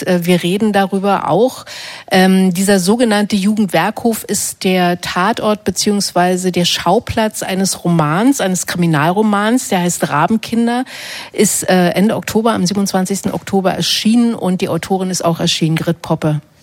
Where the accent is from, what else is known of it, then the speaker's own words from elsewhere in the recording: East Germany, Germany; Also das ist, ich meine, ich komme aus der DDR.